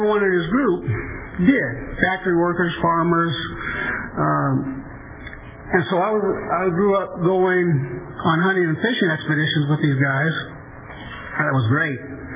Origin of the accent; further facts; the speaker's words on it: Indiana, United States; So, I'm from the Midwest. I would just usually just say the Midwest, but we have some Wisconsin Midwesterners, so I'll just say Indiana, and more specifically, Hoosiers